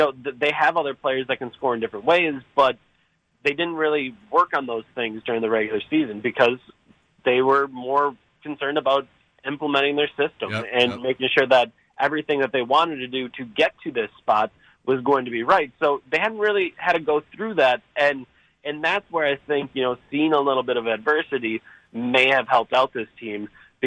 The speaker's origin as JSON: {"language": "English", "town": "Slinger", "region": "Wisconsin", "country": "United States", "tie": "born or raised there", "said": "Yeah, so I'm originally from Slinger, Wisconsin. So I grew up watching the Bucks"}